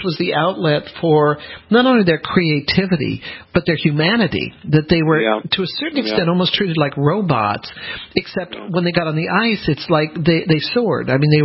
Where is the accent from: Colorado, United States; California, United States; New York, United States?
Colorado, United States; Denver; I grew up in Denver, so I watched the University of Denver hockey team, which was very well ranked at the time.